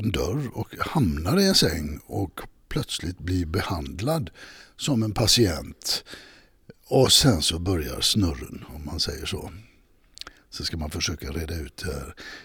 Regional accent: Gothenburg, Västra Götaland County, Sweden; Jag är ju från Göteborg.

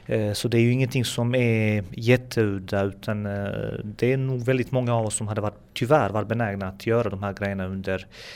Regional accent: Bosnia & Herzegovina; Eftersom jag är från Bosnien och jag har sett där

